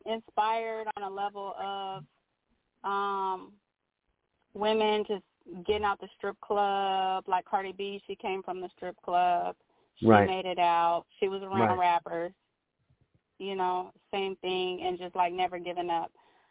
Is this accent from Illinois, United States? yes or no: no; Phoenix, Arizona, United States; I would say, well, you know, I come from South Phoenix neighborhood